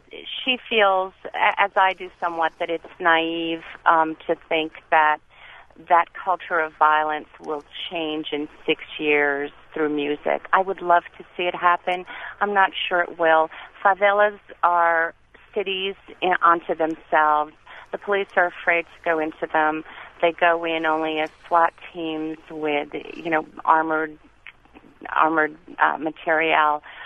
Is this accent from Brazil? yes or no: yes; Rio de Janeiro, Brazil; now in Naples, United States; I'm Brazilian. I grew up in Rio. Mm-hmm. I go back once a year.